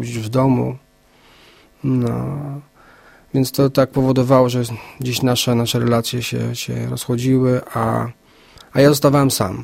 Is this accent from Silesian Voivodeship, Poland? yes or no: yes; Tychy, Silesian Voivodeship, Poland; born there; Tak, mieszkam, tak, urodziłem się w Tychach, dokładnie w takiej w zasadzie dzielnicy Tychów Wilkowyje.